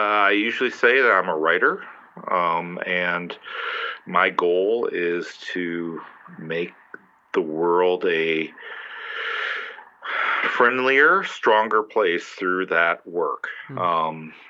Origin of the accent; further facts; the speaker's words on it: New Orleans, Louisiana, United States; Well, I'm originally from New Orleans, actually, so it's amazing that I'm up here, but.